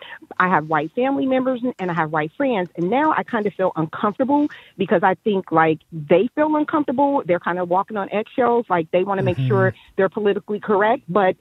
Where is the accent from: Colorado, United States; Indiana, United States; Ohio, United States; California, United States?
Ohio, United States; Cincinnati; I'm an African-American female. I'm darker skinned. And ironically, I grew up in Cincinnati, Ohio, like the other caller.